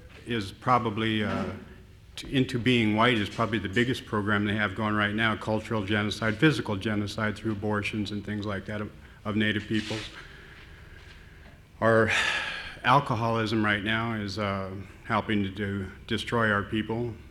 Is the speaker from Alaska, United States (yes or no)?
yes; Alaska, United States; I was born and raised in Alaska.